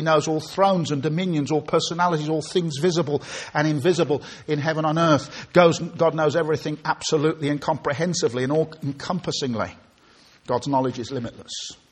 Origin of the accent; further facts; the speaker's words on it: Birmingham, West Midlands, United Kingdom; When I was a little boy growing up in Birmingham, I invented a great game that my mates and I used to love playing.